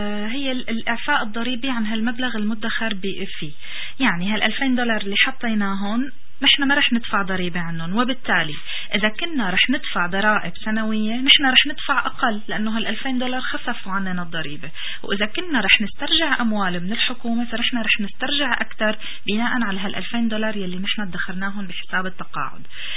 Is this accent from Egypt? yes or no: no; Syria; now in Canada